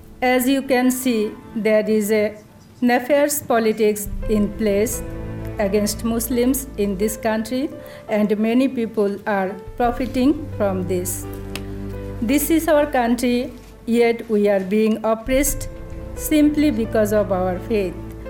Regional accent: Atlanta, Georgia, United States; from Atlanta.

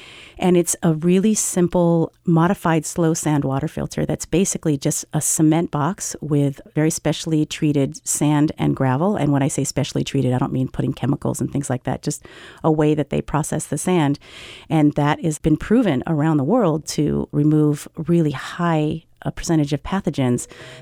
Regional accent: United States; Unbeknownst to me, born and raised in the United States, who could always just flush a toilet when I needed

